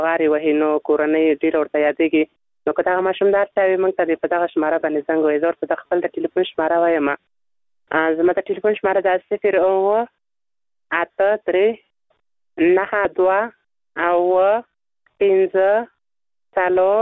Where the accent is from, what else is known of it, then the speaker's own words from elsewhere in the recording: Nangarhar, Afghanistan; زه کینه تاسو یم د ننګرهار ولایت څخه